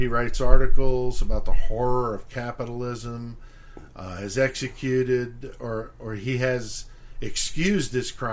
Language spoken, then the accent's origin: English; East Coast, United States; now in Midwest, United States; growing up on the East Coast, It's a lot different. I remember even just moving here to the Midwest.